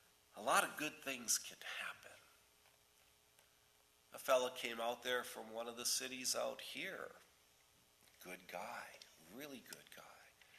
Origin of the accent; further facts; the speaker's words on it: Michigan, United States; I come from the Upper Peninsula of Michigan. It's a great place, right? Right on the Wisconsin border, so we're all Green Bay Packers fans.